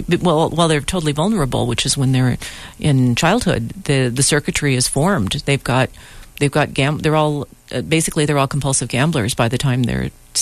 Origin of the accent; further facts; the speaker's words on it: Los Angeles, California, United States; Certainly in California and particularly in my hometown in Los Angeles, it's difficult to get around anywhere.